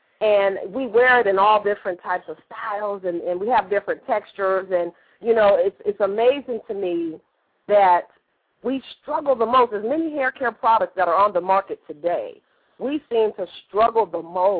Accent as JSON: {"language": "English", "town": "Phoenix", "region": "Arizona", "country": "United States", "said": "y'all know big ups to Arizona because I'm from Phoenix"}